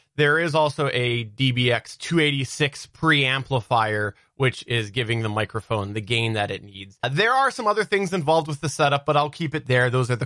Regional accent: Canada; As a Canadian, my response to that was, I don't care, because Pandora is not in Canada.

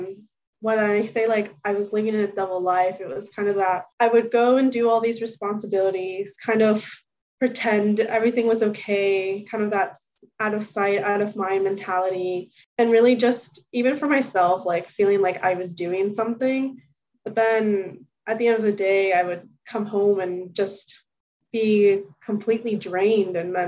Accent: Chesapeake, Virginia, United States; I am from Chesapeake, Virginia.

